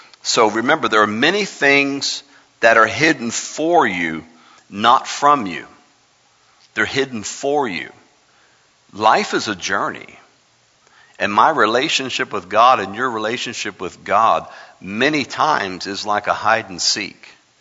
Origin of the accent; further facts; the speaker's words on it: Miami, Florida, United States; we were born and raised in Miami, so we were water babies, and we were always at the beach and all that.